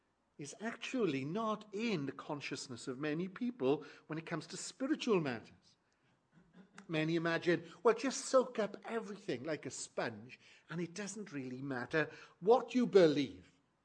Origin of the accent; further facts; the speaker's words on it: Wales, United Kingdom; Near where I was brought up in South Wales